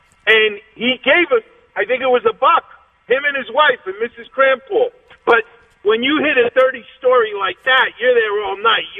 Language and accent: English; Corona, New York, United States; When I was a kid, Curtis, I grew up in Corona. Where do you think we were trick-or-treating? In the Forest Hills Gardens, in the areas of Forest Hills.